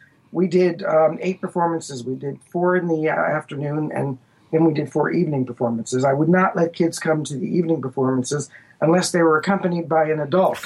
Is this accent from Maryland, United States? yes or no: yes; Baltimore, Maryland, United States; I grew up in the Forest Park section until I went to college. Once I was in college, my parents, the family moved to Pikesville.